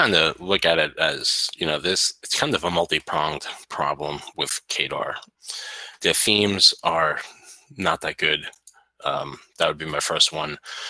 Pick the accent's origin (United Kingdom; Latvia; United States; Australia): United States; Staten Island, New York; I'm from Staten Island.